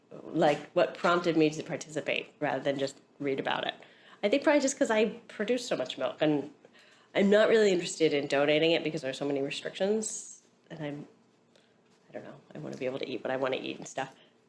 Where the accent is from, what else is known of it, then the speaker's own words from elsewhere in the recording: New Jersey, United States; I'm 36 years old. I live in Chelsea. I grew up in New Jersey.